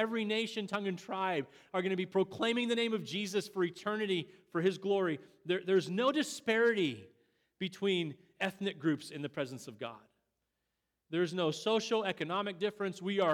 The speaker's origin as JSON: {"language": "English", "country": "Canada", "tie": "born or raised there", "said": "growing up in Canada watching this amazing player do his thing"}